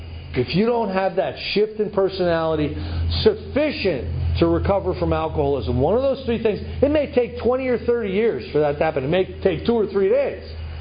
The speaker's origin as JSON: {"language": "English", "region": "New Jersey", "country": "United States", "said": "Because I'm from New Jersey, you know."}